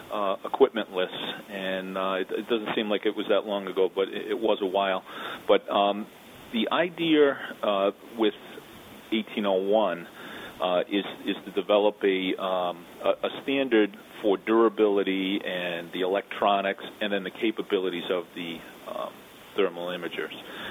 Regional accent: North Providence, Rhode Island, United States; I went on as a call firefighter in my hometown in North Providence.

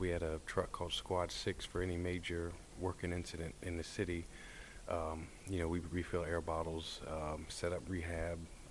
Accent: Ashland, Virginia, United States; Ashland, Virginia. It's in Hanover County, Virginia, and I joined the Ashland Volunteer Fire Department at 13.

